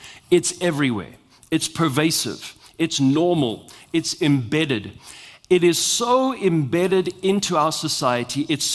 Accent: South Africa; also born or lived in United Kingdom; Because here I am, a white South African. I'm half British, half South African Afrikaner.

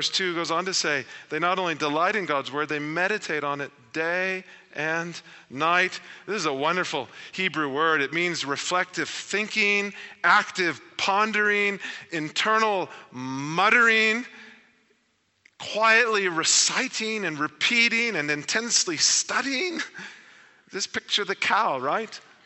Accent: Texas, United States; when I was a teenager and Pastor Ron at Katy Bible Church, where I grew up near Houston, said, I was told when I was 7

